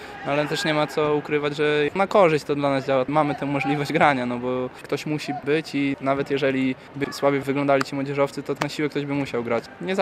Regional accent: Białystok, Podlaskie Voivodeship, Poland; Zawsze mówiłem, że jestem stąd

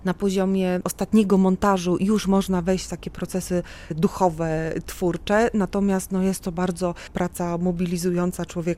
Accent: Wrocław, Lower Silesian Voivodeship, Poland; born there; I ja, będąc urodzona na Dolnym Śląsku, wrocławianką z urodzenia

